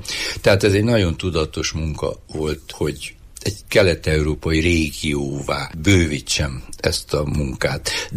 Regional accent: Cluj-Napoca, Cluj County, Romania; now in Hungary; amikor én Kolozsvárt nevelkedtem, gyerek keskedtem, iskoláimat jártam. Én városi gyerek voltam.

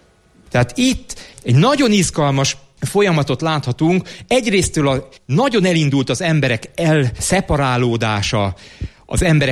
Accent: Budapest, Hungary; Én tőzsgyökeres budapesti vagyok, de azt mondom, hogy nem.

